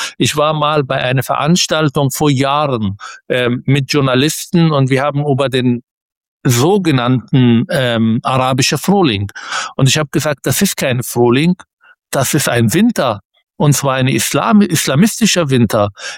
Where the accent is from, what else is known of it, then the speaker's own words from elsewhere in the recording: Palestine; Das hat aber auch mit unserer Seite als Palästinenser viel mehr zu tun.